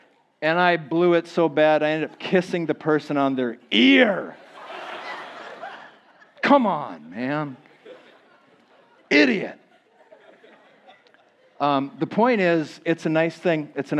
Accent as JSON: {"language": "English", "region": "Minnesota", "country": "United States", "tie": "born or raised there", "moved": "yes", "lives_now": "Miami, United States", "said": "I grew up in Minnesota, and I moved to Florida as soon as I could. And I settled in Miami."}